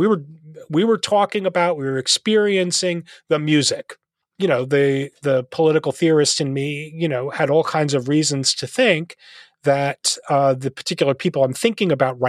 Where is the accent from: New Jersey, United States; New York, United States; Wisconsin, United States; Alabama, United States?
New Jersey, United States; accent: New Jersey; moved away as an adult; now in Nashville, United States; although I live in Nashville, I'm not originally from Nashville. I'm not originally from the South. You know, that's New Jersey you're hearing in my voice. So when I moved to Nashville in 2001